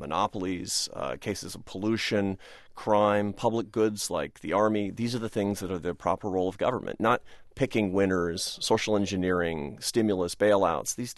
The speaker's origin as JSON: {"language": "English", "town": "Seattle", "region": "Washington", "country": "United States", "tie": "born or raised there", "said": "When I was a kid growing up in Seattle, we knew people around us, a lot of people, even in our neighborhood, were on welfare."}